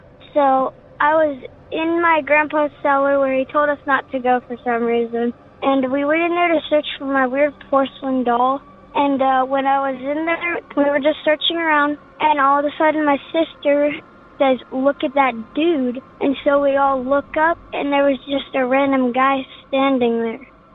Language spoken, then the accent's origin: English; California, United States; I'm from Willis, California.